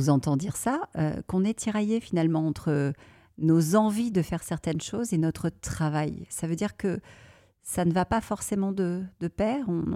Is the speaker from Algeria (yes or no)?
no; France; chez nous en France.